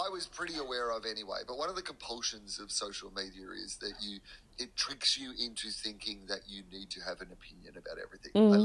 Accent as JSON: {"language": "English", "town": "Brisbane", "region": "Queensland", "country": "Australia", "tie": "born or raised there", "said": "I used to think it was because I grew up in Brisbane and people here aren't very"}